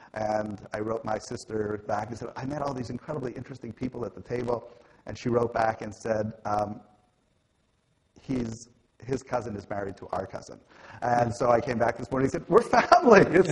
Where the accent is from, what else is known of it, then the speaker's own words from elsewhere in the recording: Canada; part of it is just sort of growing up in Canada